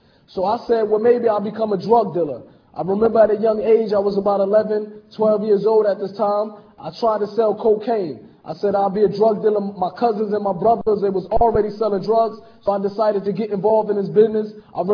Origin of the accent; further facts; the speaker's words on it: Newark, New Jersey, United States; born there; I was born in Newark, New Jersey, to an African-American father, a Puerto Rican and Cuban mother.